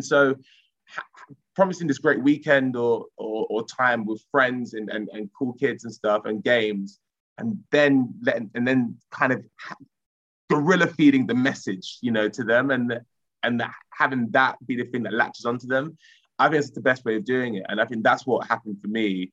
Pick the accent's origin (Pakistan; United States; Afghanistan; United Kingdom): United Kingdom; Romford, London; where I grew up in Collier Row in Romford, all the churches there were quite connected really well.